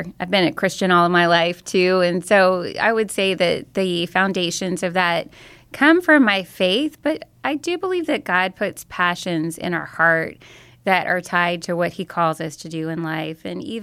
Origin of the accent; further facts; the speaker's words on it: San Antonio, Texas, United States; now in Austin, United States; And I grew up in San Antonio and then went to A&M and met a guy in Austin and ended up landing there when we got married. And I've been in Austin for 30 years this year.